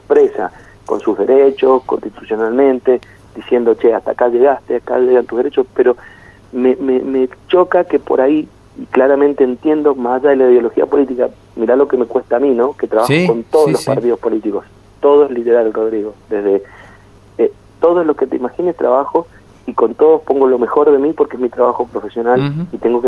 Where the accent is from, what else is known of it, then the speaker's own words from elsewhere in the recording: Argentina; como argentinos nos tenemos que dar la posibilidad